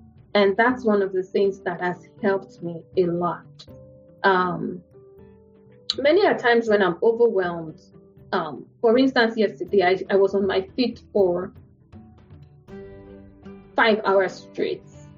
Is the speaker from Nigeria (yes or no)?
yes; Nigeria; At least when I was growing up in Nigeria.